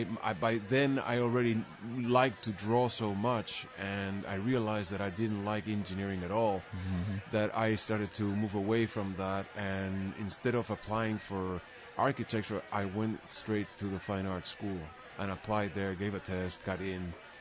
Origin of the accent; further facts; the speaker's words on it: Lima, Peru; moved away as an adult; now in United States; I grew up in Lima, Peru. Mm-hmm. I was born in Lima, grew up in the capital until I was about 21, and I moved on to the States.